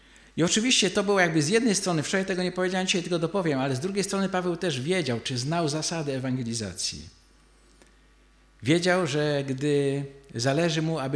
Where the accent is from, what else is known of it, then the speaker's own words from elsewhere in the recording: Opole Voivodeship, Poland; now in Warsaw, Poland; jak już mieszkałem w Warszawie, pochodzę z południa Polski, z Opolszczyzny